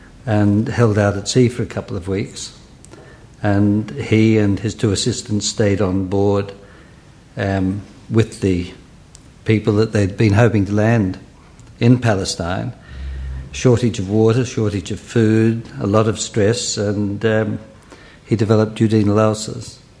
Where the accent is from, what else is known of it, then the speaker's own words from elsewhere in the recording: Sydney, New South Wales, Australia; born there; I wasn't born in Poland. I was born in Sydney.